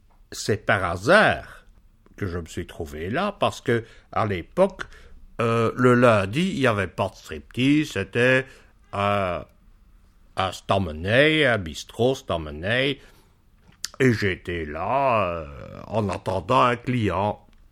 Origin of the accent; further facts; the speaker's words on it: Anderlecht, Brussels, Belgium; born there; Je suis né 27 rue du Chimiste à 1070 Anderlecht.